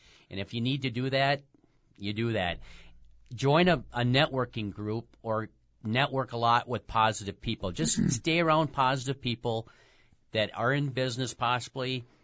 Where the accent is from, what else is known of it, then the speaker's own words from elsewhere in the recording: Minnesota, United States; moved away; right now I'm just in the state of Wisconsin. However, I'm from Minnesota